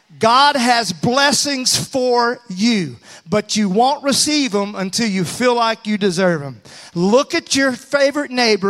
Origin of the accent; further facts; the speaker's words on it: Mississippi, United States; I'm from Mississippi, and we would say right chair, right now.